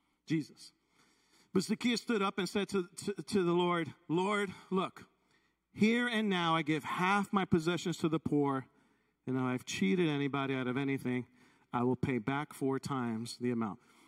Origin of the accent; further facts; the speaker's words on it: New York, United States; I know some, because I'm from New York.